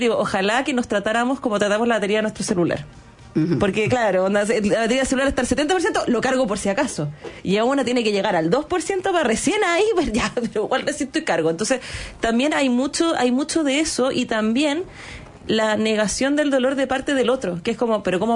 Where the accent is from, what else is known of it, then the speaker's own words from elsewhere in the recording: Chile; porque como buenas chilenos, nos duele algo